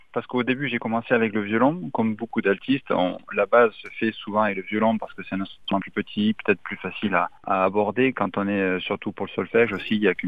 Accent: Toulouse, Occitanie, France; Je suis né à Toulouse, vraiment, voilà. J'habitais à Saint-Orens, mais je suis né en face, à l'hôpital Lagrave, en face de l'auditorium Saint-Pierre-des-Cuisines.

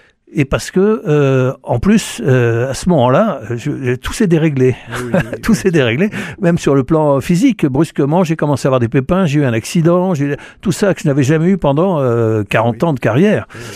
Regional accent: Saint-Girons, Occitanie, France; moi, je suis un Toulousain d'origine. Okay. D'ailleurs, ce n'est pas tout à fait exact. Je suis un Ariégeois d'origine. Très voilà. Bien, oui, oui. Moi, je suis de la région de Saint-Girons. Je suis même du Couserans.

